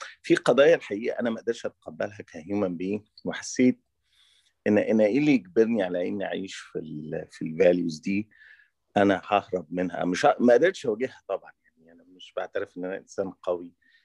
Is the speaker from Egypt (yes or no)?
yes; Egypt; moved away as an adult; انا ما خرجتش من مصر قسرا او في حاجه زي كده، انا خرجت منها لان انا ما حبيتش قيم المجتمع